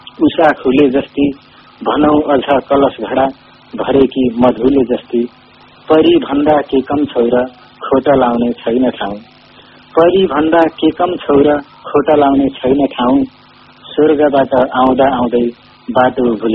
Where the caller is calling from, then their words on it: Kapilvastu, Lumbini Province, Nepal; Kapil वस्तुबाट।